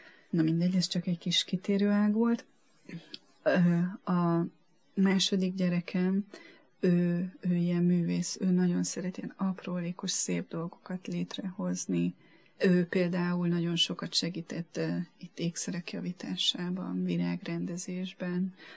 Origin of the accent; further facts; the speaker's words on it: Hungary; abból adódóan, hogy magyarok vagyunk, nagyon érdekli ez az ősi magyar vallás, ősi magyar kultúra